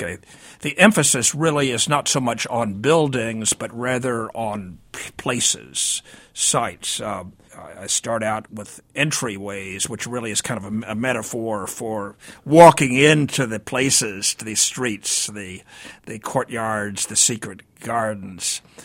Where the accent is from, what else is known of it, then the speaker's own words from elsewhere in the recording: Louisville, Kentucky, United States; now in Philadelphia, United States; Well, I came to Philadelphia from Louisville, Kentucky, where I grew up.